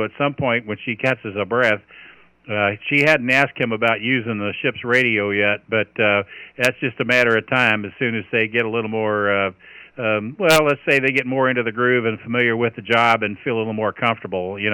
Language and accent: English; Kentucky, United States; You know, I am from Kentucky, Bob.